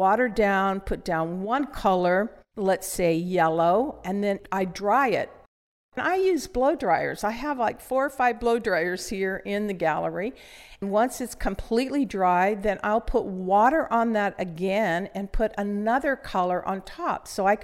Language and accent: English; Arizona, United States; now in Chico, United States; I grew up in Arizona and there weren't many flowers. When I moved to Chico, I was just overwhelmed with beautiful opportunities to paint